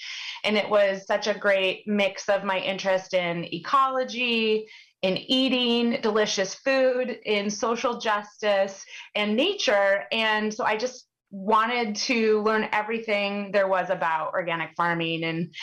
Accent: Iowa, United States; I live in my hometown now in Northwest Iowa. We're surrounded by corn and beans, and unfortunately now a lot of hog confinement operations, but it wasn't always like that. And when I was a kid, I really grew up during the 1980s

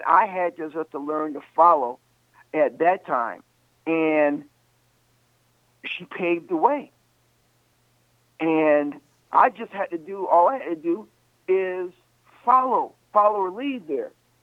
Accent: Chicago, Illinois, United States; Basically, the place Zion, Illinois, is 10 minutes from the home I grew up in.

